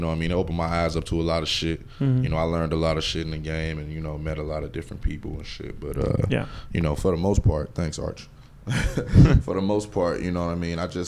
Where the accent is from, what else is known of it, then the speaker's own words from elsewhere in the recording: West Coast, United States; I love the West Coast. I grew up on West Coast.